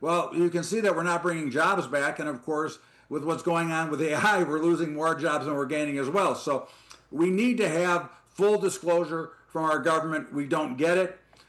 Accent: Chicago, Illinois, United States; And I'm also from Chicago, Scott.

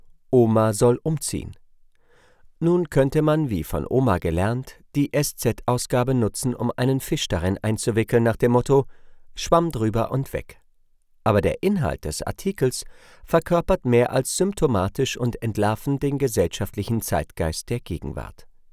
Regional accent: Berlin, Germany; Als Berliner erwidere ich da spontan

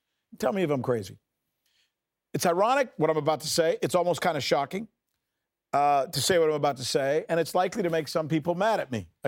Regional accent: United States; Iran, to whom I, as an American, am grateful.

